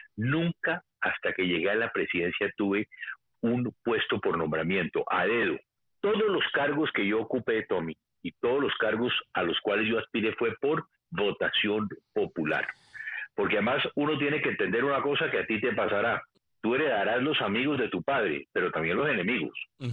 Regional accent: Bogotá, Colombia; born there; Yo nací en Bogotá. Mi familia es bogotana por el lado de mi padre. La familia de mi padre es de un departamento o un estado, como sería en Estados Unidos, cercano a Bogotá.

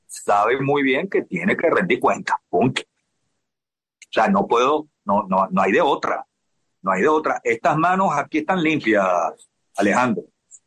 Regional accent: Venezuela; Ya te hablo como venezolano, como un tipo que estaba metido en una embajada

